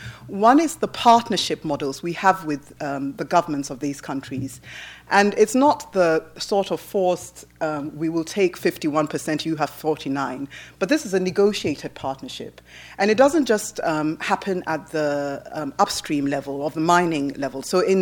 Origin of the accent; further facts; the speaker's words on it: Ghana; It's exciting for me as an African, I'm from Ghana